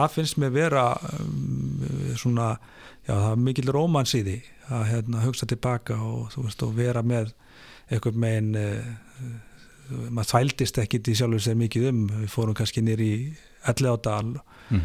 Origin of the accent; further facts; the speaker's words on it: Reykjavik, Capital Region, Iceland; þetta var ævintýri líkast að bara alast upp í Breiðholtinu